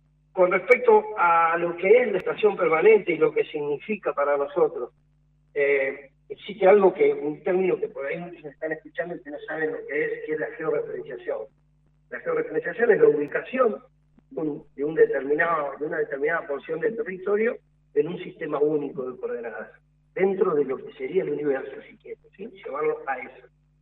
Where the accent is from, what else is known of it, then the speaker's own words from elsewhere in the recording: Viedma, Río Negro, Argentina; yo soy de Viedma, soy de Medellín.